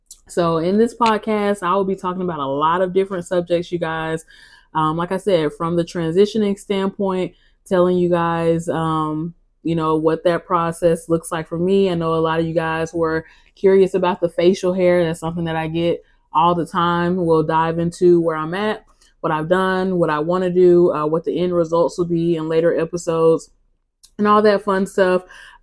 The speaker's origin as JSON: {"language": "English", "town": "Atlanta", "region": "Georgia", "country": "United States", "said": "For y'all that don't know me … I am 29. I am from Atlanta."}